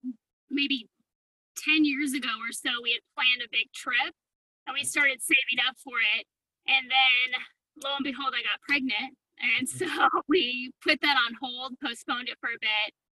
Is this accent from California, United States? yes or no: no; Reno, Nevada, United States; And I grew up in Reno, Nevada, and we actually met in Reno.